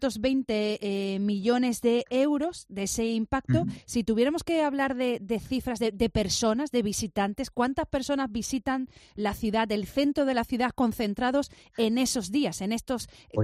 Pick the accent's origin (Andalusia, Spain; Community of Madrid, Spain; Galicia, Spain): Andalusia, Spain; Málaga; somos los malagueños los que básicamente no nos perdemos ni